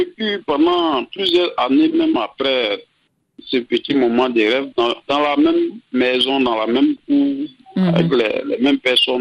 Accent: Côte d’Ivoire; Non, je suis originaire du Nord.

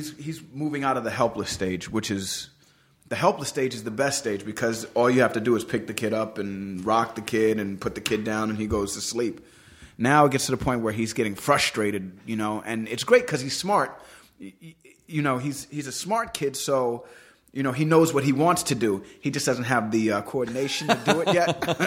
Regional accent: New York, United States; I'm from New York. I don't think I'm that loud.

